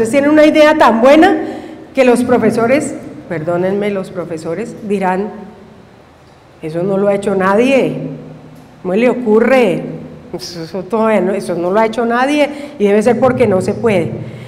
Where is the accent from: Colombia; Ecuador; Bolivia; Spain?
Colombia; Santander; Y no somos de aquí, somos santandereanos, mi padre era antioqueño, y llegamos a Loreto por esas cosas de la vida y nos quedamos